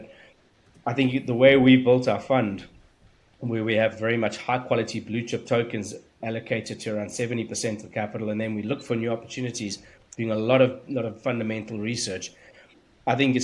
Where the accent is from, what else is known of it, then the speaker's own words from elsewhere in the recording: South Africa; being South African, we grew up, you know, it's a mining culture.